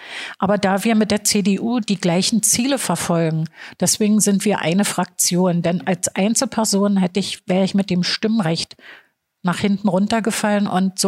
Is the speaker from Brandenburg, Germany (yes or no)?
yes; Cottbus, Brandenburg, Germany; now in Welzow, Germany; Davor war ich in Cottbus. Ich bin in Cottbus geboren. Ich bin ein Lausitzer Kind, mit Spreewasser getauft und bin dann aber 2006 von Cottbus weg nach Welzow.